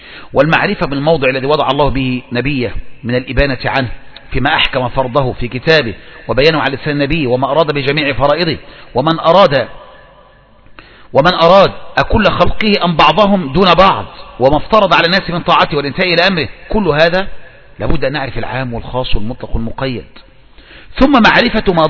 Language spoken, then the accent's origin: Arabic; Egypt; ولهذا من اللي بيحرك الميدان عندنا في مصر يا اخوان